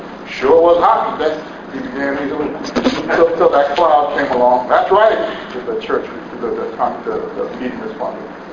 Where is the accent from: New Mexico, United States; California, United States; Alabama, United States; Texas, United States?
Alabama, United States; Now I'm from Alabama. I've been in Alabama all my life.